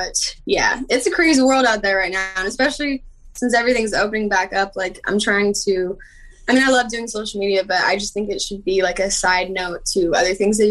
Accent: Las Vegas, Nevada, United States; And I'm also born and raised in Las Vegas from there, so you know, I was sneaking into EDC when I was like 16 years old.

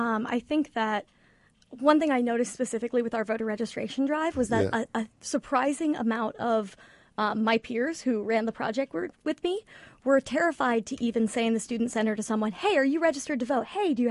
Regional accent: Indianapolis, Indiana, United States; I grew up in Indianapolis, and I've always loved it, but I thought that I wanted out.

